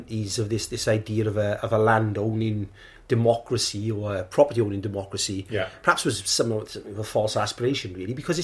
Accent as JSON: {"language": "English", "town": "Penrhiwceiber", "region": "Wales", "country": "United Kingdom", "said": "I'm from Penrhyn in the Cannon Valley. I'm a proud Khyber boy."}